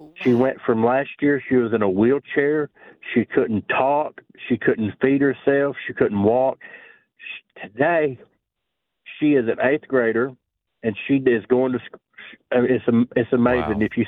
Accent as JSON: {"language": "English", "town": "Walnut Ridge", "region": "Arkansas", "country": "United States", "said": "I am from Walnut Ridge, which is in between Memphis and Little Rock."}